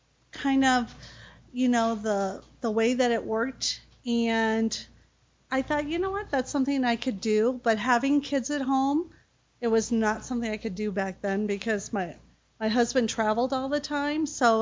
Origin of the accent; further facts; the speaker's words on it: Iowa, United States; moved away as an adult; also born or lived in Minneapolis; now in Las Vegas, United States; I grew up in Iowa, and then I moved to Minneapolis, a suburb, and I raised my three kids